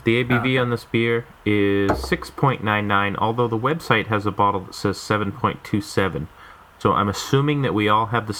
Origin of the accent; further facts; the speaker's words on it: Boston, Massachusetts, United States; from Boston.